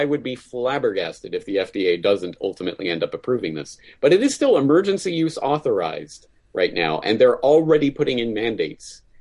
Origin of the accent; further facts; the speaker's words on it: Canada; And look, I'm Canadian, so it kind of matters to me what's happening in Canada.